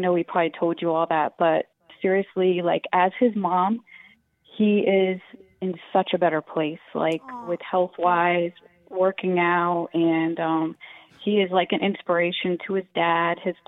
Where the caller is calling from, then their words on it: Newport, Rhode Island, United States; I'm calling from Newport, Rhode Island.